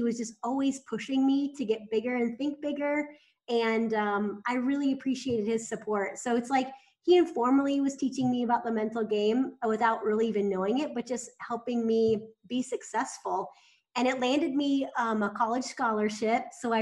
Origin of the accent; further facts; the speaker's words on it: Iowa, United States; So I grew up in Iowa and I played a lot of sports.